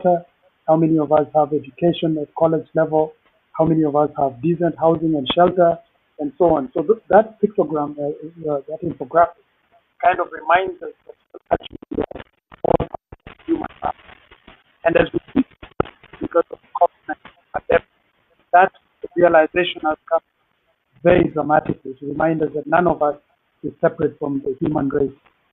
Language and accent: English; Nairobi, Kenya; and I'm from Nairobi, Kenya, which is on the east side.